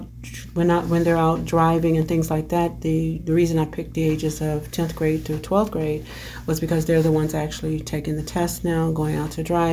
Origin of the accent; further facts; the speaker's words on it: California, United States; I'm from California. I drove up Mount Baldy and down Mount Baldy at the age of 16.